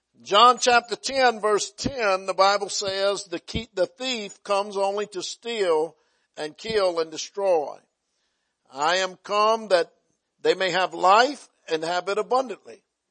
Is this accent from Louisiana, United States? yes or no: yes; Louisiana, United States; We grew up in Louisiana thinking that there was something spiritual about a degree from LSU